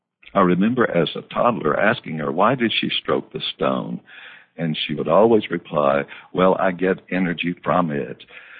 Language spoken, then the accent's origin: English; Deep South, United States; I was born and raised here in the Deep South in the U.S.